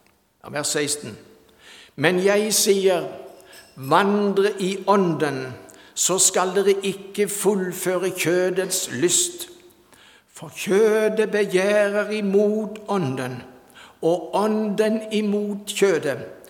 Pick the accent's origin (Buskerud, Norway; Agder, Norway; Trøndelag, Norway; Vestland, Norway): Agder, Norway; Hidra; hjemme på Hidra, der jeg er fra.